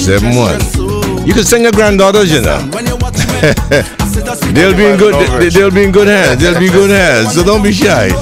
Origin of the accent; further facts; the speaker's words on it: England, United Kingdom; moved away; I came from England with a pair of Wranglers.